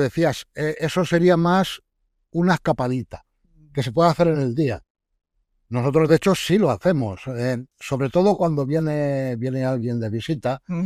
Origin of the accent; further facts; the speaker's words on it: Aranjuez, Community of Madrid, Spain; born there; soy nacido en Aranjuez